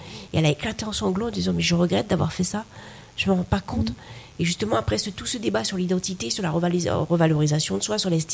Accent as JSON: {"language": "French", "country": "Haiti", "said": "Franchement, on vient d'Haïti, et quand je vois justement toute cette diaspora haïtienne qui réussit au Canada et aux États-Unis, je ne suis pas étonnée du tout."}